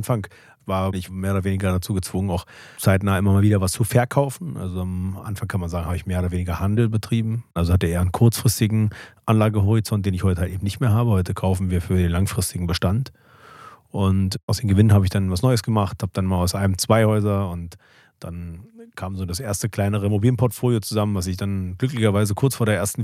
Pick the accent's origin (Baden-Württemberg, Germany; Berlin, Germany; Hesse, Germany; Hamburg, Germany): Berlin, Germany; Genau, es war in Tegel, da wo ich groß geworden bin.